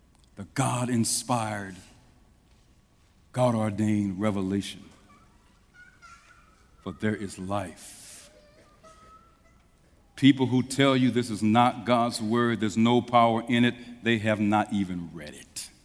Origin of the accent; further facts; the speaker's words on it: St. Louis, Missouri, United States; When I was growing up in St. Louis, Missouri